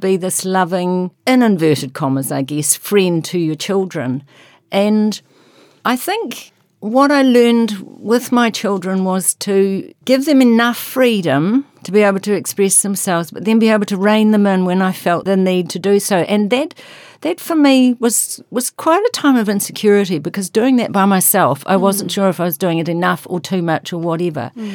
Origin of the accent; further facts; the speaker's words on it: North Island, New Zealand; It's lovely to be down here. I'm down from the North Island.